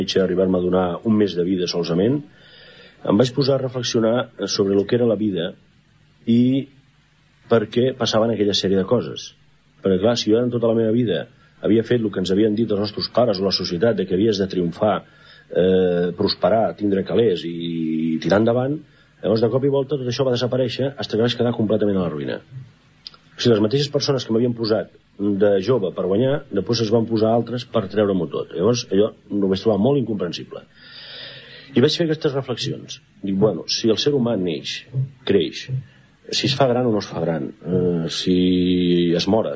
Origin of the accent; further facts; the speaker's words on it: L'Hospitalet de Llobregat, Catalonia, Spain; also born or lived in Soneja; vaig néixer en un poble de la província de Castelló que es diu Soneja. Em van portar pràcticament a néixer allà perquè després tota la vida m'he criat aquí a Barcelona, Hospitalet concretament